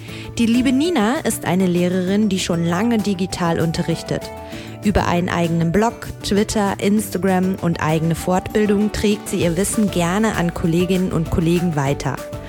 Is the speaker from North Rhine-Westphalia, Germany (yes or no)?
yes; North Rhine-Westphalia, Germany; Meine Heimat, es ist wirklich wunderschön.